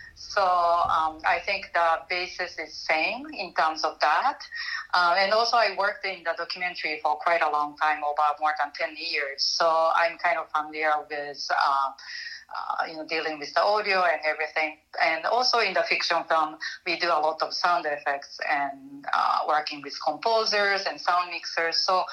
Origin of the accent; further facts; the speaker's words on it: Japan; English is a second language; now in United States; So since I'm originally from Japan, I've been talking to Japanese immigrants and the Japanese Americans